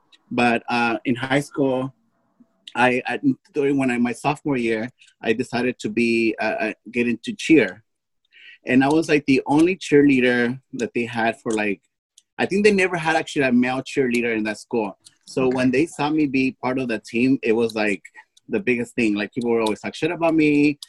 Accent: Los Angeles, California, United States; also born or lived in Mexico / Washington; Well, I grew up, I was born in Mexico. I was raised here in California. I lived here basically all my life here in Los Angeles.

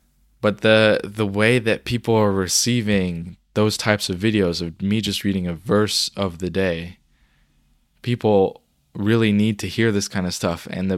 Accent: China; I went to go see some friends that I grew up with in China.

